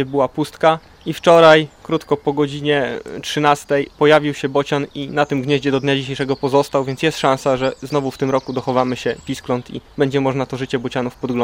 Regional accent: Gniew, Pomeranian Voivodeship, Poland; Jestem z Gniewa, pracuję w ekocentrum Heliantus w Gniewie

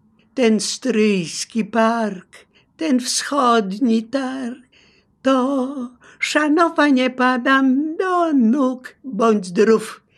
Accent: Lviv, Lviv Oblast, Ukraine; Urodziłam się we Lwowie, mój ojciec był wojskowym, mieszkaliśmy w blokach wojskowych przy ulicy Świętokrzyskiej 34.

